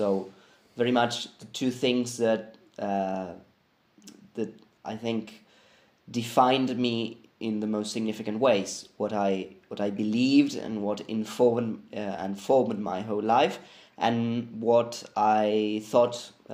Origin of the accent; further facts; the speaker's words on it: Buenos Aires, Argentina; I'm 27 years old. I'm from Buenos Aires, Argentina.